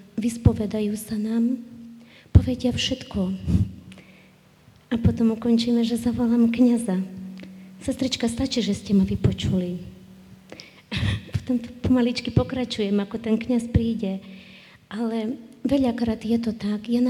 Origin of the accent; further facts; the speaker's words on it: Bratislava, Bratislava Region, Slovakia; a sme vlastne z Bratislavy.